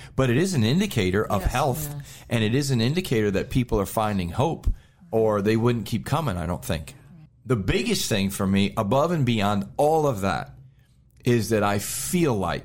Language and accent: English; Pennsylvania, United States; I was from Pennsylvania. I'd spent most of my life in Pennsylvania.